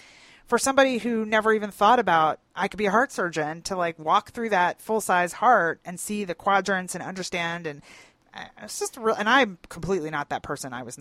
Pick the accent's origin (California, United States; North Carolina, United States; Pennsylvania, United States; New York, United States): Pennsylvania, United States; Philadelphia; I grew up in Philadelphia